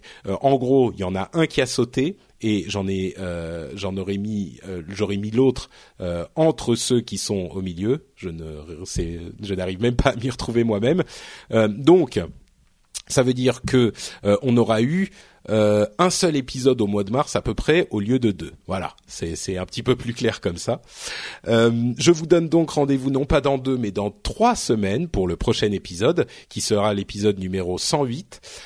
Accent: France; je parle français, hein, je suis français, je viens d'ici

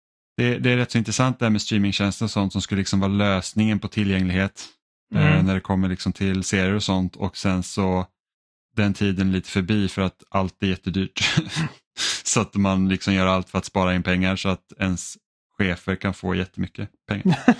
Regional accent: Finland; Jag är finne

